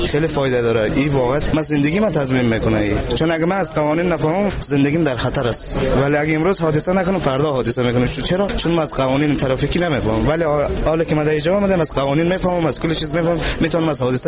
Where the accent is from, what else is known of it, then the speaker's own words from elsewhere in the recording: Bamyan, Afghanistan; از ولایت بامیان. من یک سال شد از ایران اومدم